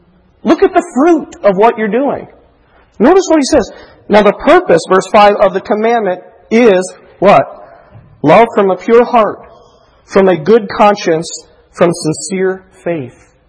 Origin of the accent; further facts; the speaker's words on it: Chicago, Illinois, United States; Go to Chicago, my hometown.